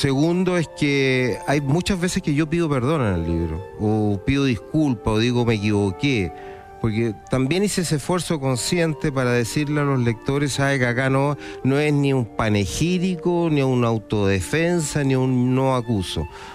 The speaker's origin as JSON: {"language": "Spanish", "country": "Chile", "said": "esto ya lo hemos vivido como chilenos."}